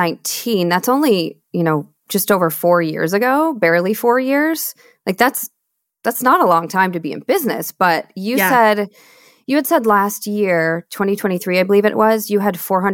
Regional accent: Michigan, United States; also born or lived in Seattle / Austin; I mean, I lived in Seattle for 11 years. I'm born and raised in Michigan. I've lived in Austin, Texas.

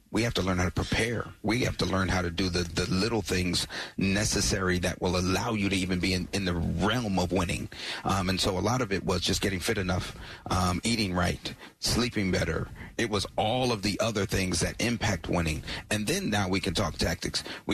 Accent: Alabama, United States; No doubt about it. I grew up in Alabama, but my dad has since moved down to Noonan.

